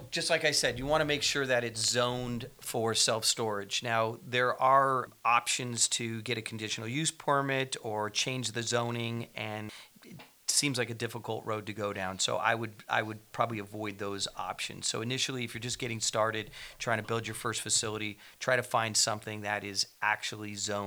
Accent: California, United States; As you get, you know, closer to a major metro, where we grew up in the San Francisco Peninsula, now we're starting to see like 2 and 3 story self-storage facilities starting to emerge.

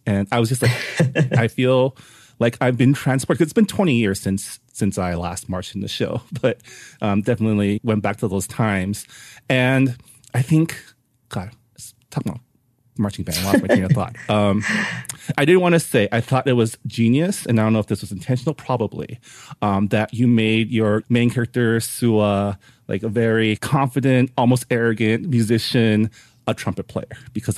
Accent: California, United States; I grew up in the San Gabriel Valley, you know, until even with college, because the UC system here is also very, very diverse.

